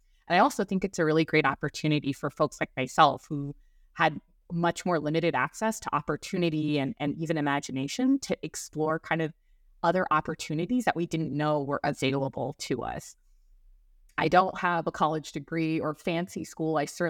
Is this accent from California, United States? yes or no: yes; Los Angeles, California, United States; It's really great because growing up in Los Angeles, first of all, I never traveled.